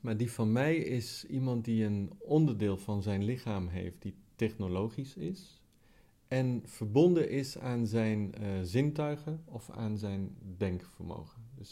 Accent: Italy; Dutch is a second language; Ja, ik kom uit Italië, dat moet je ook even vertellen.

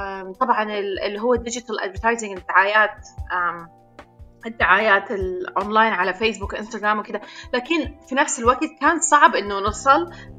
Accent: New Zealand; also born or lived in Khartoum, Sudan; now in Dubai, United Arab Emirates; أنا تولدت في الخرطوم بس تربيت في نيوزيلندا وهسا عايشة في دبي.

